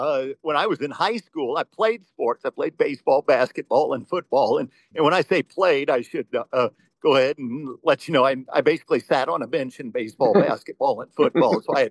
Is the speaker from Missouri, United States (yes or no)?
yes; St. Charles, Missouri, United States; I grew up in St. Charles, Missouri, which is only about 30 minutes from St. Louis.